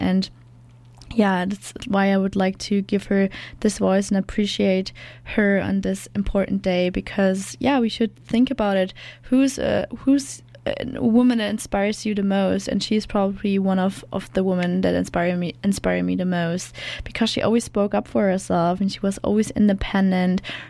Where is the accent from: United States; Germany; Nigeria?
Germany; now in Canada; So if you don't know me, I'm from Germany, and I came here in November, and I think 5 days before I left Germany behind